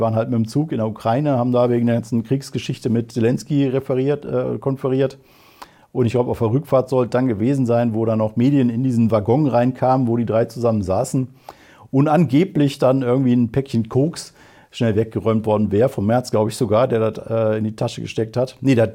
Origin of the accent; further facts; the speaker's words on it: Remscheid, North Rhine-Westphalia, Germany; vor dem Remscheider Rathaus in meiner Heimatstadt